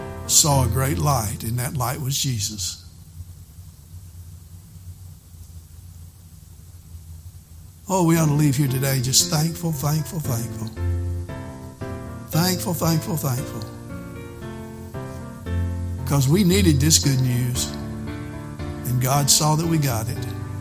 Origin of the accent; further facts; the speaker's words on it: Albemarle, North Carolina, United States; born there; thank you, Lord, I was born in America. Thank you, Lord, I was born in Albemarle.